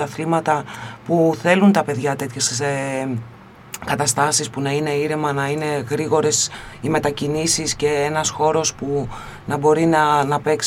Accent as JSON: {"language": "Greek", "town": "Lamia", "region": "Central Greece", "country": "Greece", "tie": "born or raised there", "said": "εγώ τα καταλαβαίνω τα παιδιά της επαρχίας και εγώ μεγάλωσα στη Λαμία, οπότε ξέρω πώς είναι."}